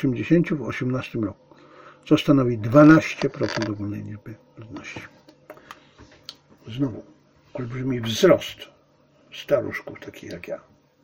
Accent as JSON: {"language": "Polish", "country": "China", "said": "ja jestem Chińczykiem, więc również jestem Chińczykiem, może przede wszystkim jestem Chińczykiem."}